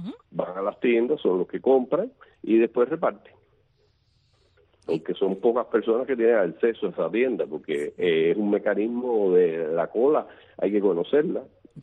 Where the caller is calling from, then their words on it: San Antonio de los Baños, Artemisa, Cuba; De San Antonio de los Baños.